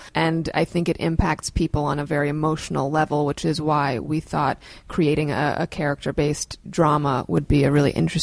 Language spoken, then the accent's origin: English; Brooklyn, New York, United States; And I was raised in Brooklyn.